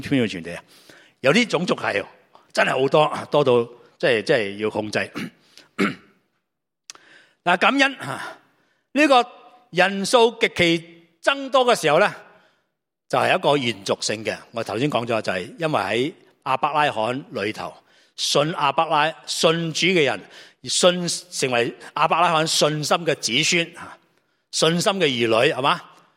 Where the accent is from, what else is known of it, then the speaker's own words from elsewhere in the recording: China; 以色列人都唔系几多啫，我中国人仲多啦